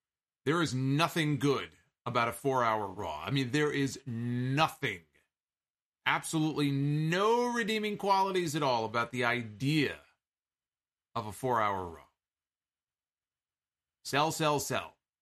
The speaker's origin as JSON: {"language": "English", "region": "Northeastern United States", "country": "United States", "tie": "born or raised there", "said": "You know, again, I grew up in the Northeast as a WWE fan."}